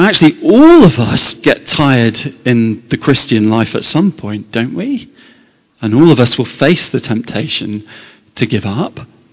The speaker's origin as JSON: {"language": "English", "region": "England", "country": "United Kingdom", "said": "Falling at the final hurdle is something you have to get very used to as an Englishman who likes sport."}